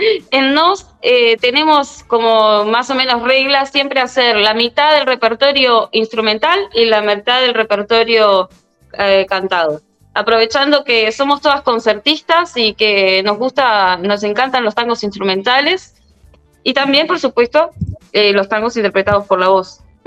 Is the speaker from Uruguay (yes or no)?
yes; Punta Negra, Maldonado, Uruguay; yo soy de Punta Negra